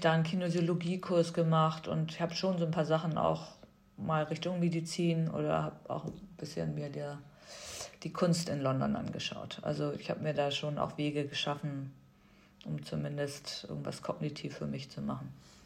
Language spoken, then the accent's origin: German; Hamburg, Germany; Ich bin in Hamburg aufgewachsen, ich habe in Hamburg studiert und Hamburg war so mein Ort. Und jetzt sollte ich nach London ziehen